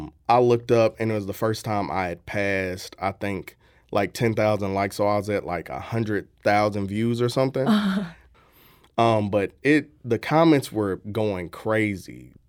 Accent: St. Louis, Missouri, United States; especially being born and raised in St. Louis, Missouri, while I wasn't born specifically in the hood, I was raised in North County.

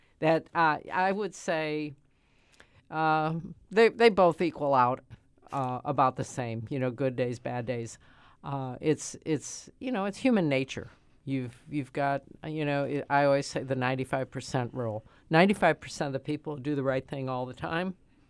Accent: St. Louis, Missouri, United States; I'm a lifelong citizen of the City of St. Louis. I grew up in South St. Louis in the 14th Ward

